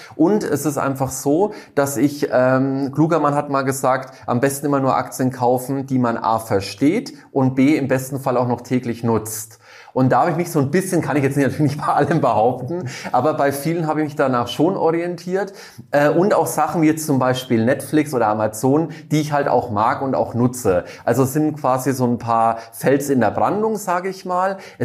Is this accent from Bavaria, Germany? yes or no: yes; Würzburg, Bavaria, Germany; moved away as an adult; now in Munich, Germany; Ich komme eigentlich aus Würzburg, bin aber seit über 12 Jahren hier in München